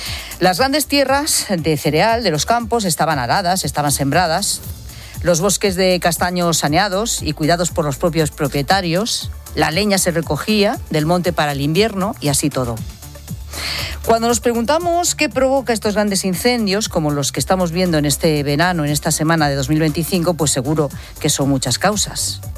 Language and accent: Spanish; Castile and León, Spain; un montón de recuerdos de mi niñez en Aliste.